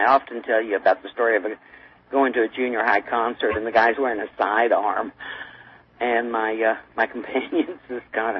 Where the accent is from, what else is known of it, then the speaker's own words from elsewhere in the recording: Texas, United States; maybe I'm from Texas, I know about rifles